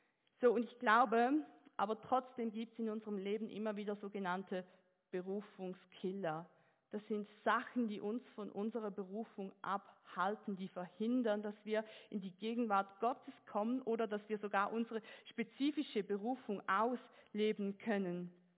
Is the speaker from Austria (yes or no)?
no; Switzerland; moved away as an adult; now in Germany; ich bin Schweizerin, ich komme nach Deutschland